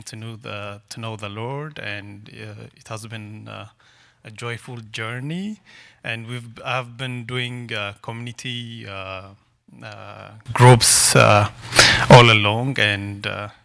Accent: Ethiopia; moved away; I came from Ethiopia a month ago.

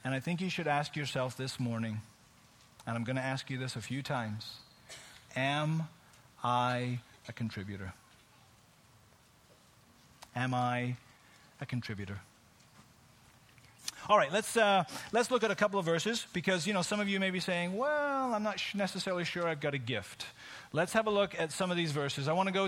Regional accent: United Kingdom; I'm British

